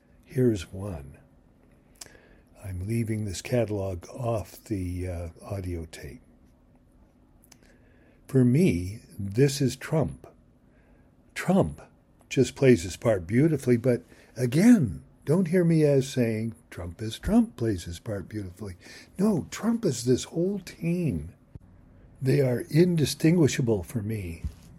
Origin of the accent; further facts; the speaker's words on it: Canada; and I'm a Canadian, you wouldn't expect it from me.